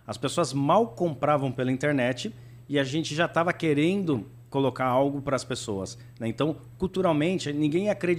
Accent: São Paulo, Brazil; born there; De fato, eu nasci aqui em São Paulo, né, meus pais também

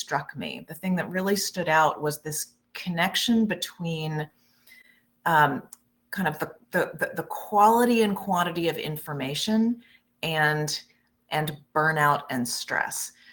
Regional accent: Jackson, Mississippi, United States; I grew up in the beautiful city of Jackson, Mississippi, and I moved there when I was quite young. You probably will notice I don't have much of a Southern accent

